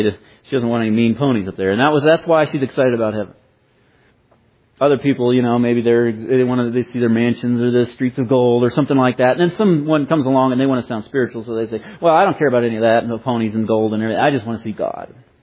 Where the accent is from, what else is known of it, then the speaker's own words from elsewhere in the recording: Boulder, Colorado, United States; When my parents moved out of the house a while back, the house where I grew up in Boulder, man, been in that house for so many years